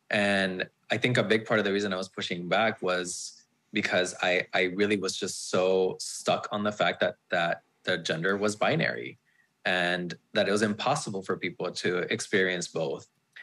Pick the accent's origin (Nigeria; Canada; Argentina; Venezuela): Venezuela; now in United States; I told you my parents are immigrants, but I grew up in Venezuela. That's where I grew up, in South America. And then shortly after, we moved to Florida.